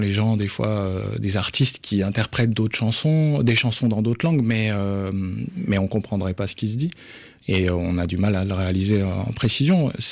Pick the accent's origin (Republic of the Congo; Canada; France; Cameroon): France; accent: French; Mais moi, quand je siffle en espagnol, j'ai l'accent français, c'est sûr, ouais.